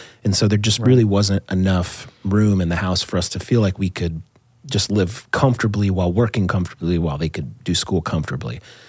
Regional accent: Wisconsin, United States; I just tell people I'm from Wisconsin because that's kind of where I lived the longest before I went off to college, and that's why I'm a Packers fan.

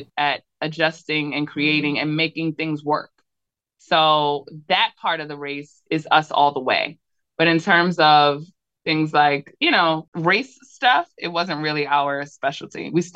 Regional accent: Brooklyn, New York, United States; I'm a girl from Brooklyn. I like concrete.

